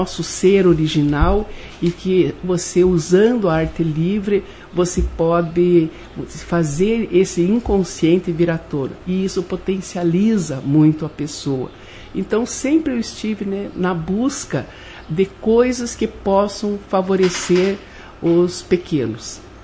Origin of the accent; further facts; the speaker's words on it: Palmeira, Paraná, Brazil; eu sou de Palmeira, nascida aqui, criada, saí só para fazer faculdade e voltar, e em 2012 eu voltei para Palmeira, depois de me aposentar na Universidade Estadual de Ponta Grossa. Então